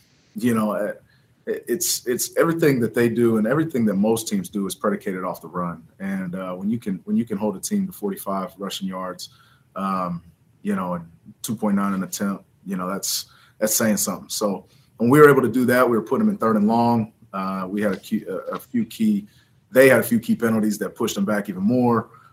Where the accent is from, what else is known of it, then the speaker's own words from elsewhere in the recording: Ohio, United States; moved away as an adult; I'm not originally from Texas. I came from Ohio. for college, and they were that way with me as well.